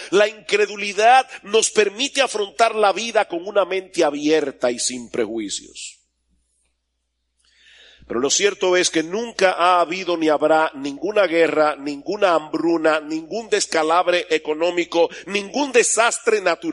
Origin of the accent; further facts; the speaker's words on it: San Juan de la Maguana, San Juan, Dominican Republic; Yo recuerdo cuando era niño y vivía en San Juan de la Maguana, que todo el mundo era tío tuyo.